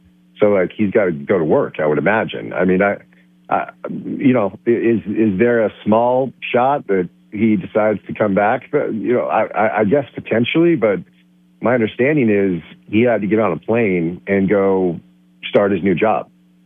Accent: East Coast, United States; now in Salt Lake City, United States; And even though I'm out here in Salt Lake, I didn't grow up here. You know, I grew up on the East Coast

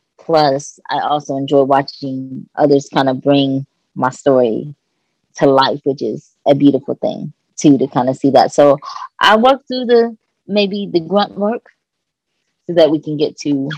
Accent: Kentucky, United States; So, like I said earlier, I'm from Kentucky.

